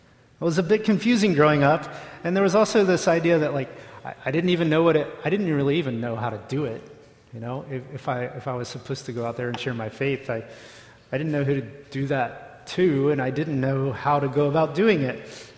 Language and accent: English; Southeast, United States; But I grew up in the Southeast, and I don't know if anyone else is here from the Southeast.